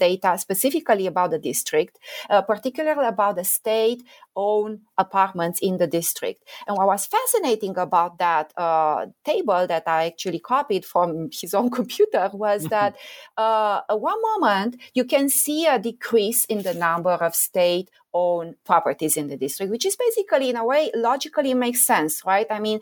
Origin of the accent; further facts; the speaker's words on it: Romania; I grew up in Romania.